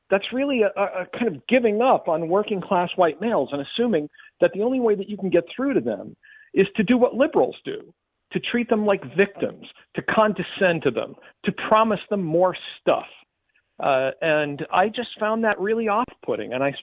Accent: Chicopee, Massachusetts, United States; I'm actually from Chicopee, Massachusetts, and I actually grew up there.

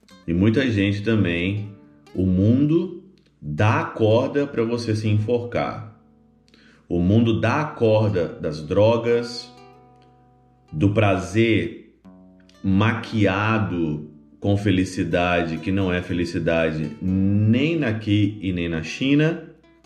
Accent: Ouro Branco, Minas Gerais, Brazil; Na minha cidade natal, em Ouro Branco

